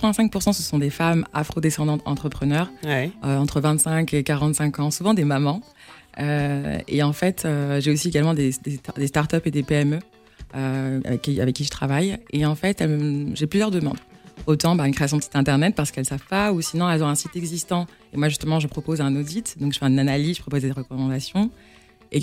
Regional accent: Comoros; Mais c'est en retournant chez moi aux Comores

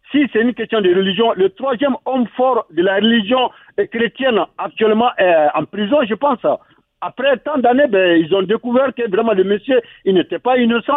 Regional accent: Mali; Parce que beaucoup de Maliens, moi en tant que Malien

